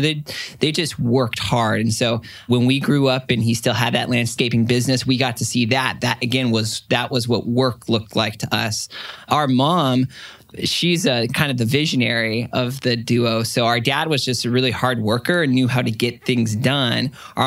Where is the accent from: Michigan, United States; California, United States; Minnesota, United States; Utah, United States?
California, United States; Temecula; We grew up in the Temecula Marietta area, a lot of new houses there.